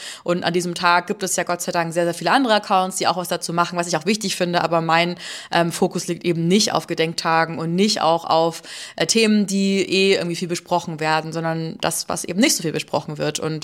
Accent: Bavaria, Germany; in meiner bayerischen Heimat zu recherchieren. Ich komme eigentlich so aus Oberbayern, Grenze Österreich

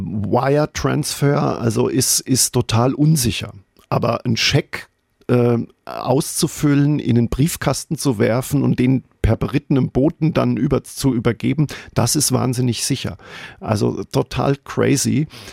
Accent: Germany; Ich meine, bei uns im Odenwald wäre das eine normale Frage gewesen, aber...

